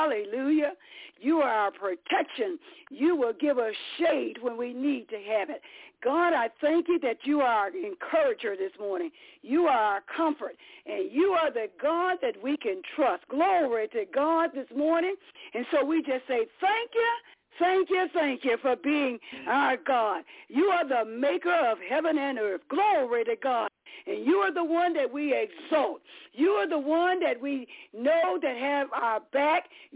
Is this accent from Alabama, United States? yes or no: yes; Alabama, United States; I'm originally from Alabama